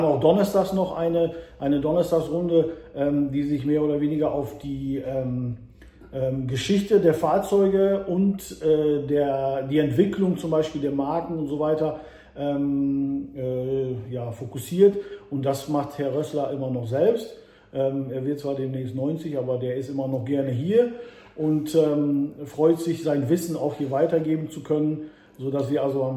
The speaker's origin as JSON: {"language": "German", "country": "Poland", "said": "Ich komme ursprünglich aus Polen und ich glaube, da hat man das mit den Autos irgendwie so ein bisschen im Blut"}